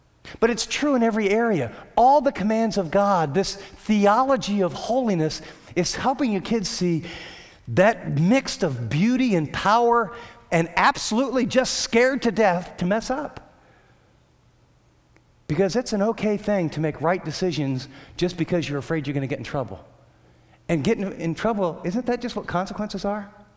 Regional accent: United States; born there; And I was born in America.

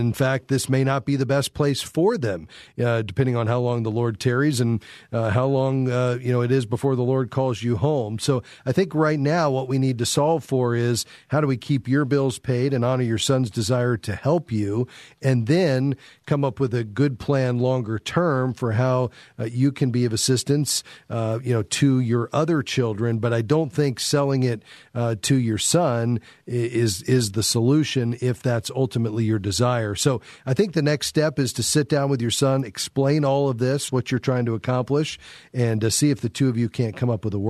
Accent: Florida, United States; I'm from South Florida where we had hurricanes and we did that regularly.

